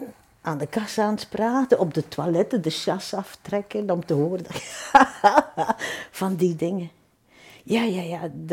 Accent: Zonhoven, Flanders, Belgium; Ik kom van Zonhoven.

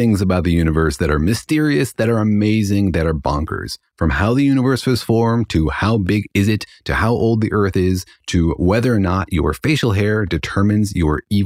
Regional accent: Los Alamos, New Mexico, United States; now in Irvine, United States; Well, I grew up in Los Alamos, where I was surrounded by people with PhDs, and now I live on campus at UC Irvine, also surrounded by people with PhDs.

